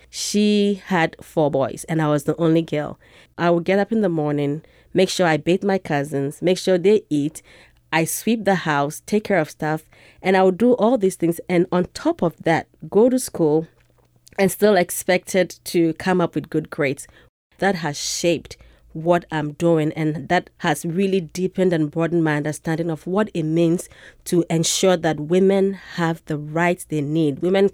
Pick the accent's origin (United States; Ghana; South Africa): Ghana; Growing up in Ghana, before I would go to school, I would literally get up in the morning along with my cousins, go sell stuff, soap, oil, something, milk